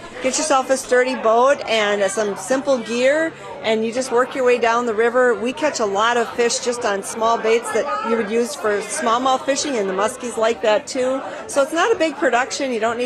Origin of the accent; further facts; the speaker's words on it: Wisconsin, United States; You know, it's funny, I grew up in Door County, the land of giant smallmouths.